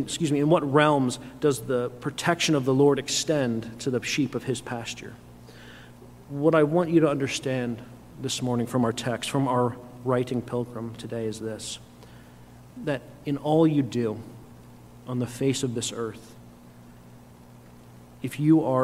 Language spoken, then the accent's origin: English; Southwest, United States; Growing up in the American Southwest, the mountains sort of become part of your everyday existence.